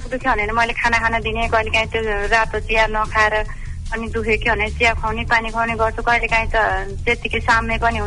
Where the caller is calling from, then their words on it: Mangalpur, Bagmati, Nepal; म मंगलपुरबाट दृष्टिबिन